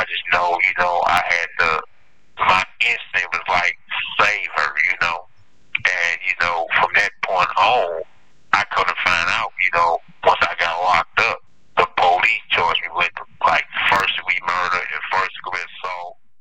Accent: St. Louis, Missouri, United States; Right now, I'm located in Montana, Missouri. That's what I'm praying at. So, but I'm from St. Louis, Missouri.

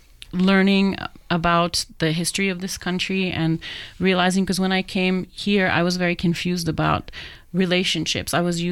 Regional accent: Czechia; English is a second language; that's true, although I come from the Czech Republic, uh-huh. which is a different part of Europe.

